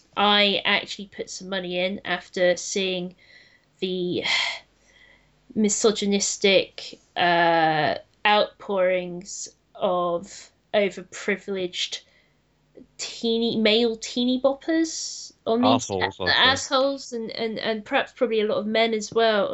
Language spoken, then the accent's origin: English; England, United Kingdom; We're from England.